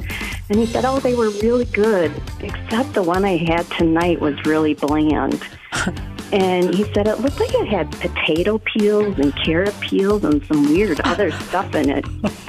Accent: Madison, Wisconsin, United States; I'm from Madison

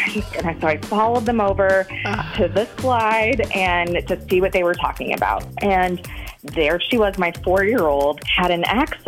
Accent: Waunakee, Wisconsin, United States; I'm from Wanakee.

